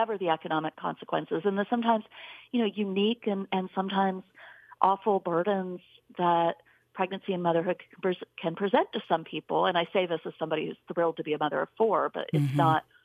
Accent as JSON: {"language": "English", "region": "West Virginia", "country": "United States", "tie": "born or raised there", "also_born_or_lived": "Troup County, Georgia", "said": "I'm not from Vermont. I'm from very rural West Virginia, from Braxton County, and from Troup County, Georgia. Those are the two places I grew up."}